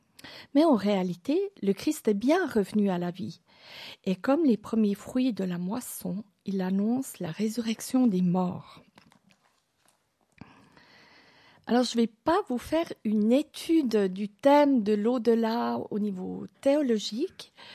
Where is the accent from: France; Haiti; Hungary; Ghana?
Hungary; French is a second language; donc je viens de Hongrie, et là-bas, beaucoup de personnes meurent à domicile.